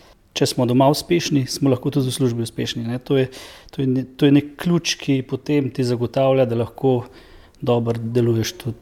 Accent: Spodnje Koseze, Central Slovenia, Slovenia; ja prihajam iz Spodnjih Kosez pri Lukovici. To je taka lepa vas, kjer živim s svojo ženo

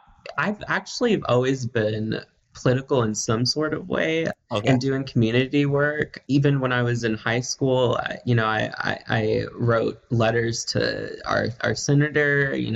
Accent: Las Vegas, Nevada, United States; I am actually in my house in Las Vegas, Nevada. I'm born and raised here, and it's hot as hell down here

